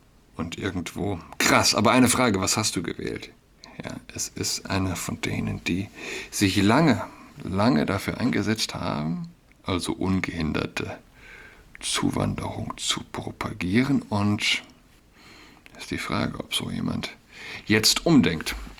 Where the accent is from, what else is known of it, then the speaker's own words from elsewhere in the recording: Berlin, Germany; Auf einem 90. Geburtstag komme ich mit einem Schulkameraden des Jubiläars ins Gespräch. Wir sind ja beide aus Berlin.